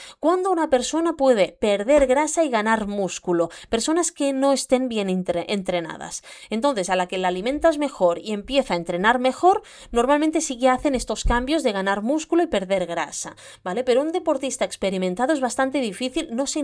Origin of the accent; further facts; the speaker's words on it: Catalonia, Spain; que como buena catalana he buscado las ofertas